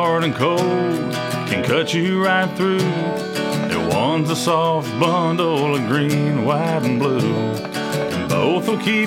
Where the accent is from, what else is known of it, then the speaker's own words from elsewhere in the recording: Texas, United States; I grew up in Texas with my granddad, and barbed wire and bouquets kind of comes to mind